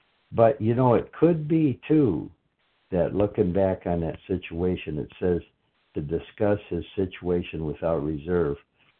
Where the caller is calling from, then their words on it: Fort Myers, Florida, United States; I'm in Fort Myers, Florida.